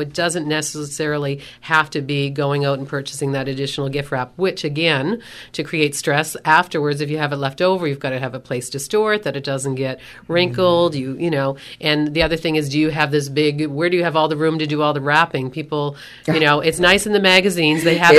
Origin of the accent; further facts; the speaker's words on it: Nova Scotia, Canada; I know I'm from Lunenburg County, Christmas tree capital of the world.